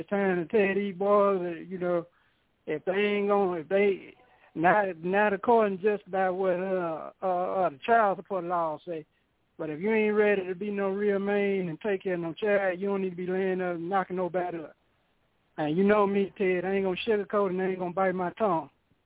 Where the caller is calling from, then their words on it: Arkansas, United States; Good old Arkansas, man. Just got through feeding the chickens.